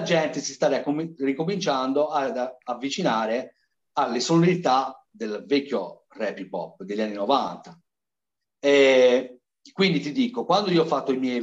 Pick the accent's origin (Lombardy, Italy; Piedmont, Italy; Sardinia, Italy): Sardinia, Italy; Il problema, quello che dico sempre io, è che siamo sardi.